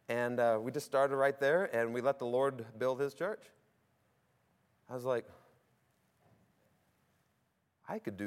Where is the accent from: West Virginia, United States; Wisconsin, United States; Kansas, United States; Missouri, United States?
Missouri, United States; And in my home state of Missouri, I looked and there is a place, bingo, 100 square mile radius, no church.